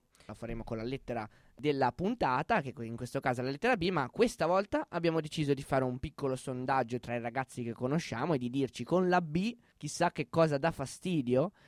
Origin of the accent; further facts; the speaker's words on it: Genoa, Liguria, Italy; io da buon genovese